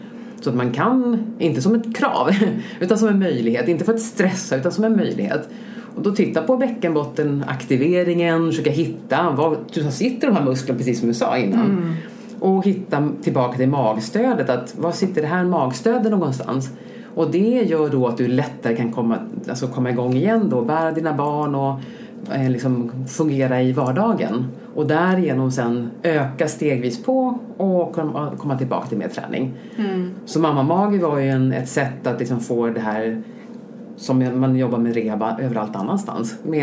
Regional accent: Stockholm, Stockholm County, Sweden; Jag är uppvuxen här i Stockholm

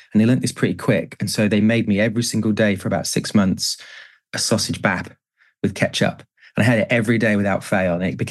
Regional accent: West Midlands, United Kingdom; also born or lived in Wales; my dad moved to the Midlands just before I was born to start doing a job as a systems analyst in computers.

